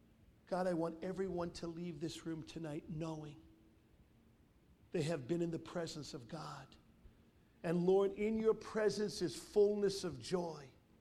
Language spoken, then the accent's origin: English; Brooklyn, New York, United States; Growing up in Brooklyn, I grew up with two wonderful parents. My dad is Italian. My mom is Swedish.